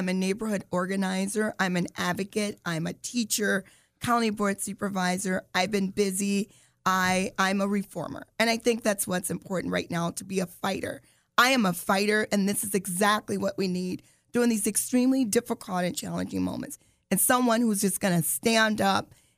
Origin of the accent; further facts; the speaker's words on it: Beloit, Wisconsin, United States; also born or lived in Camden, Arkansas; So I'm originally from Arkansas. I was born in Arkansas, Camden, Arkansas, a little small town. My mom moved to Beloit, which is about 45 minutes from here, at age 5. So I grew up in Beloit.